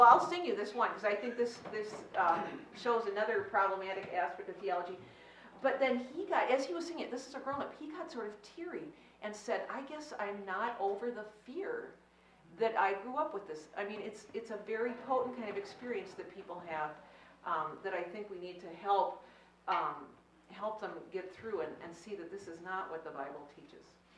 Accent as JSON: {"language": "English", "town": "Northfield", "region": "Minnesota", "country": "United States", "tie": "born or raised there", "said": "I was in college in my hometown, Northfield, Minnesota, going pretty much every Sunday to church at my home church, St. John's Lutheran Church"}